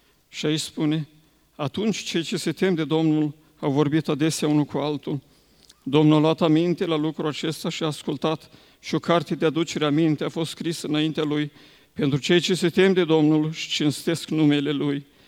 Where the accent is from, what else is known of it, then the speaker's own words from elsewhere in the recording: Romania; Și ne-a întrebat de unde suntem. Și noi am spus, suntem români.